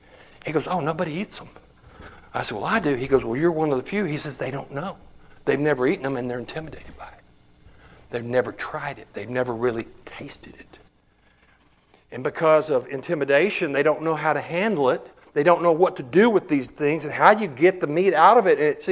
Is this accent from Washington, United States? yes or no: no; Texas, United States; I grew up in West Texas, and West Texas is not a lot different than rural Central Virginia.